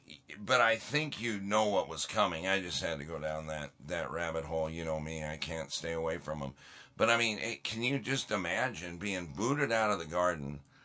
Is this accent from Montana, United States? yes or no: yes; Montana, United States; I grew up in Montana.